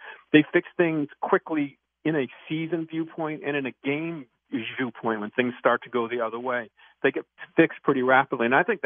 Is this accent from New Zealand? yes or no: no; Boston, Massachusetts, United States; and I'm from Boston